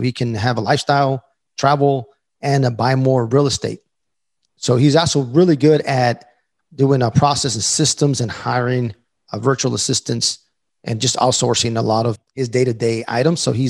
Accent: Raleigh, North Carolina, United States; He actually lives in Raleigh, in my hometown.

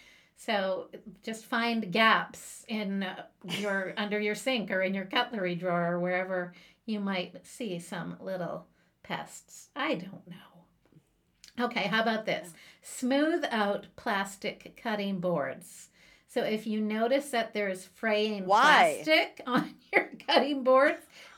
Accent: British Columbia, Canada; when I was a kid and growing up in Canada, we didn't get the magazines that you guys got in the States.

